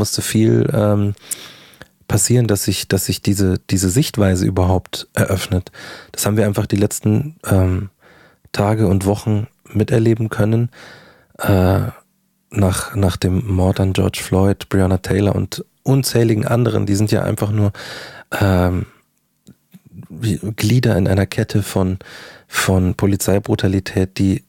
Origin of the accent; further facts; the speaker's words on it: Markt Schwaben, Bavaria, Germany; Bin in München quasi geboren, dann auf dem Land aufgewachsen oder ein paar Kilometer vor München.